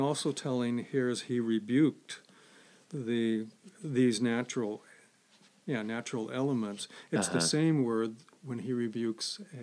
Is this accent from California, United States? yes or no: yes; California, United States; And I grew up in California on the Central Coast.